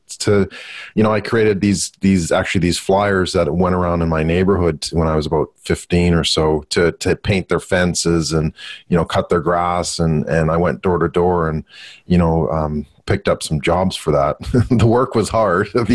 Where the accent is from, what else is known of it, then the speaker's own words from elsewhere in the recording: Canada; Typically, as you can tell from my accent, I'm Canadian, not American, as most people would allude to. So I originate from Canada, as I like to affectionately call it. But I spend time between Australia and Canada and the US as well, fairly regularly.